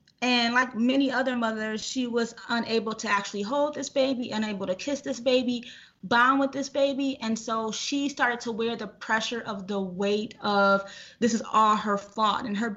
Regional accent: Racine, Wisconsin, United States; If I can just jump in … I am from the Racine community, and I represent the Racine community.

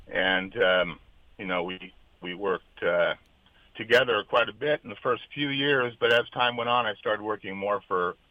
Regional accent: West Hills, California, United States; But, I grew up in the valley, and my dad for a number of years worked for my grandfather.

